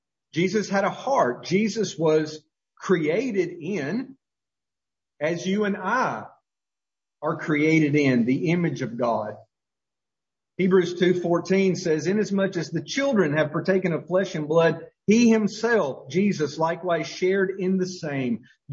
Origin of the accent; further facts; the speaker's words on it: Winfield, Alabama, United States; born there; I was born in Winfield, Alabama, to a woman named Mary